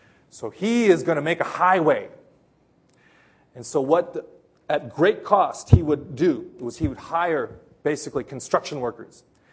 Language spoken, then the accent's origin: English; Los Angeles, California, United States; moved away; And I think, I come from Los Angeles. People literally shoot each other on the freeways.